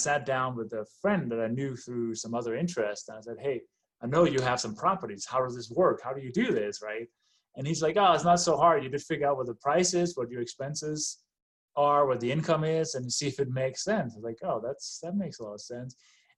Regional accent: Denmark; English is a second language; moved away as an adult; now in United States; as you can hear maybe from my accent and my name, I was born and raised in Denmark and came to the U.S. in 1996.

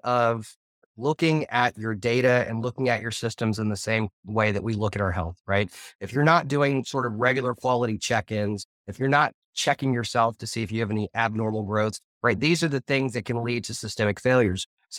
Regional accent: Arkansas, United States; So I come from Arkansas, and while it was a good practice there to take old clothing and make it into quilts for the winter

